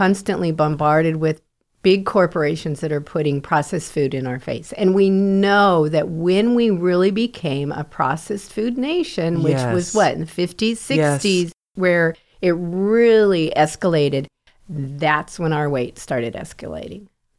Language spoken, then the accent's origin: English; United States; I'm an American. I get defensive. Don't you go saying mean things about my culture and my country.